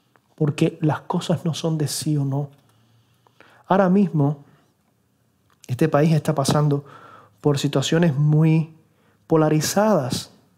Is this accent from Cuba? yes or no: yes; Cuba; yo hago la crítica a mi propia cultura porque soy cubano, para que nadie se vaya a sorprender